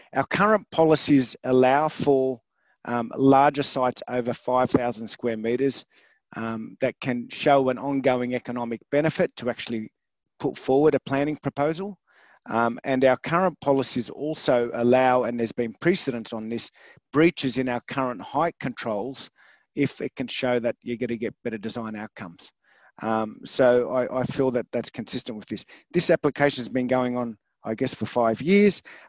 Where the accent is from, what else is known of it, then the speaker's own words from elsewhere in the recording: Croydon, London, United Kingdom; born there; I was born in Croydon, I was born in the Melvin Hill estate. My kids were born in Croydon. My wife was born in Croydon. We're Croydonites, even though we live in Billwood now.